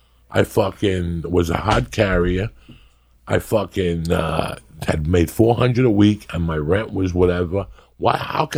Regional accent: New Jersey, United States; And I'm like, picnic? I'm from Jersey. I've never had a picnic in my life.

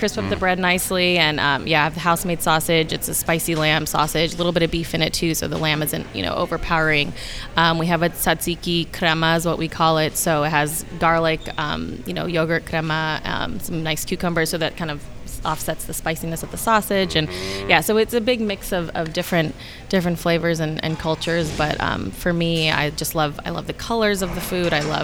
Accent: San Diego, California, United States; and then growing up in San Diego, Mexican food in Baja California was very much a part of my childhood and growing up, even though it's not a part of, you know, my ethnicity.

